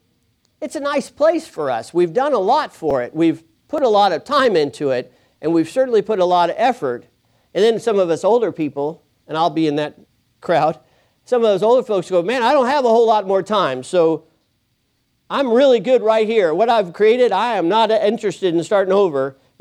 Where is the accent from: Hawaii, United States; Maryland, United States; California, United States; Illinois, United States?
California, United States; as I'm from California a little bit here.